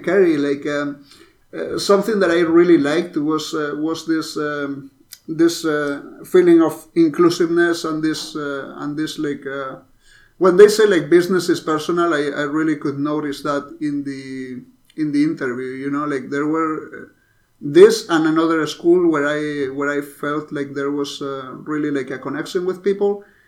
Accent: Madrid, Community of Madrid, Spain; English is a second language; So, I come from Spain. I was born in Madrid and spent most of my life over there.

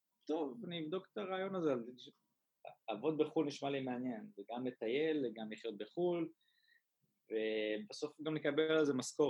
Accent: Maccabim-Re'ut, Central District, Israel; moved away as an adult; now in Hong Kong; אני בן 30, אני במקור ממכבים רעות. עברתי להונג קונג לפני עוד מעט 7 שנים כבר.

